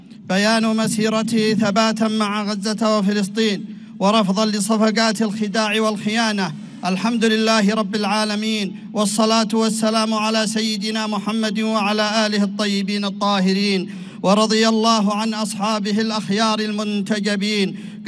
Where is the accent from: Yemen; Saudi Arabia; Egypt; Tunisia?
Yemen; وهنا نعلن نحن كشعب يمني عن تمسكنا بموقفنا المتقدم